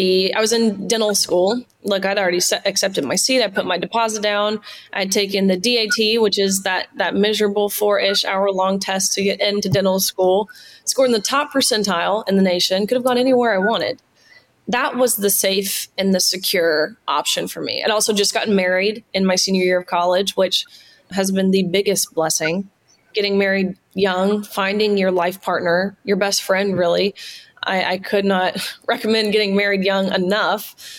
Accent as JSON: {"language": "English", "region": "Tennessee", "country": "United States", "said": "I'm from Tennessee, which of course is a conservative state."}